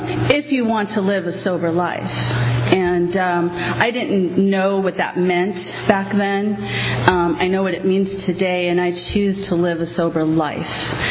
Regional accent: Compton, California, United States; also born or lived in Redondo Beach; I was born and raised in Compton, and born and raised in Redondo Beach. I got sober in Al-Anon in Compton.

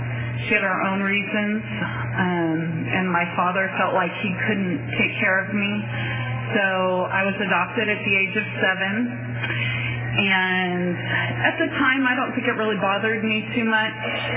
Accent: Seattle, Washington, United States; born there; I was born in Seattle, Washington

